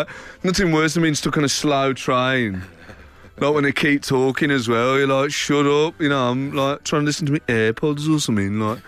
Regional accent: Birmingham, West Midlands, United Kingdom; I'm from Birmingham and I work in Manchester

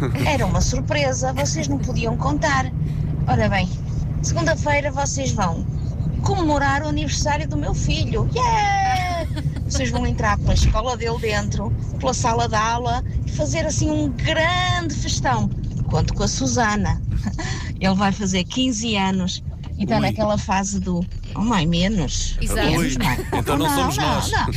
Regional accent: Vila Nova de Gaia, Norte, Portugal; sou de Gaia.

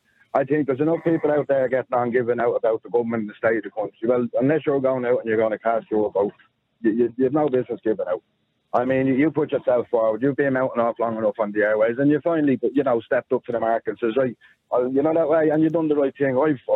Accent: Dublin, Leinster, Ireland; Because I was from Dublin, but I was outside of Dublin. I was in a different county council.

